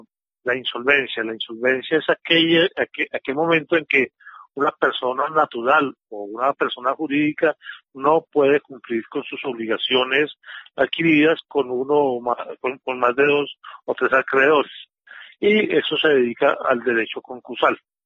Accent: Bogotá, Colombia; Yo soy un bogotano, nacido en el año 69

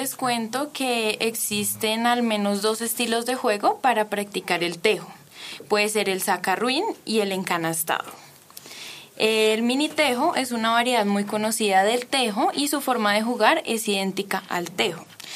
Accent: Colombia; pues darle a los niños ese valor de lo que nos caracteriza como colombianos.

